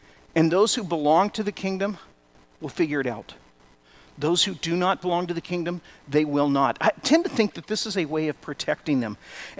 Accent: Santa Rosa, California, United States; We grew up in Santa Rosa, and one of the things, my mom always wanted a garden

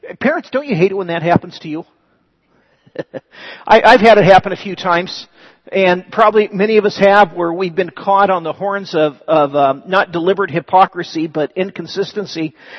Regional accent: California, United States; Now, really quickly, we're from California. We should all know the answer to this.

